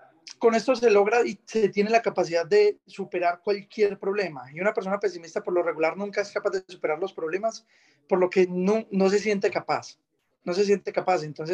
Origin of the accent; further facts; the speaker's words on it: Granada, Antioquia, Colombia; now in Medellín, Colombia; yo soy oriundo del pueblo de Granada, vivo actualmente en Medellín. Soy comerciante